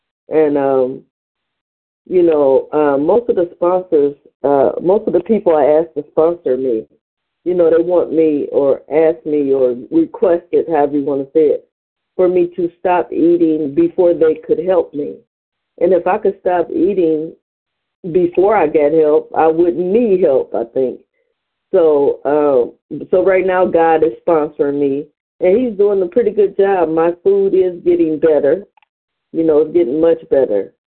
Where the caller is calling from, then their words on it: Cleveland, Ohio, United States; I'm calling from Cleveland, Ohio